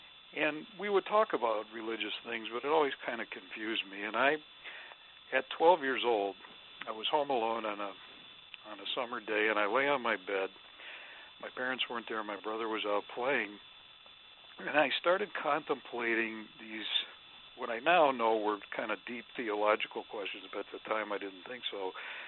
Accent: Michigan, United States; I was raised in Michigan in a lower middle income family

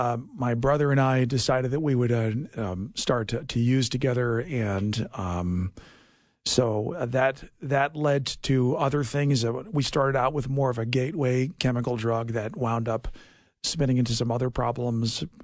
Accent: New York City, New York, United States; also born or lived in India; and then I did most of my growing up in New York City, where my dad eventually became a pastor.

